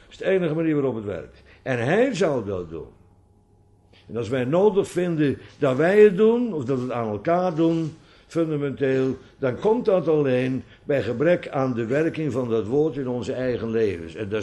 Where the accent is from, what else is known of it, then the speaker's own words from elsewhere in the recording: Kampen, Overijssel, Netherlands; Nou, ik kwam uit Kampen oorspronkelijk